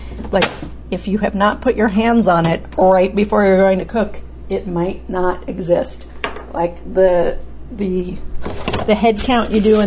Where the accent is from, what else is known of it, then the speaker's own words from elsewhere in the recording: New Mexico, United States; And when I grew up in New Mexico, which is high elevation